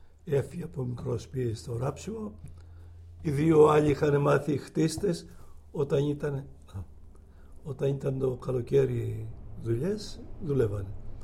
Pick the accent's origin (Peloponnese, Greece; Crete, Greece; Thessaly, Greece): Peloponnese, Greece; Misogori; Γεννήθηκα στο Μισογόρι, στο επαρχία Πηλίας, νομό Μεσσηνίας.